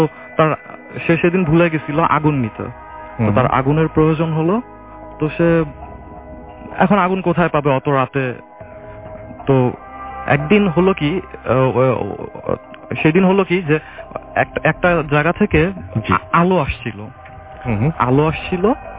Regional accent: Boalmari, Dhaka Division, Bangladesh; now in Dhaka, Bangladesh

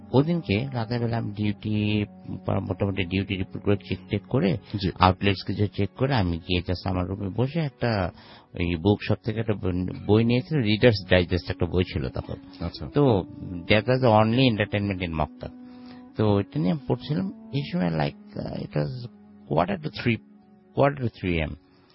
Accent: Uttara, Dhaka Division, Bangladesh; Thank you Rasel ভাই … উত্তরা থেকে।

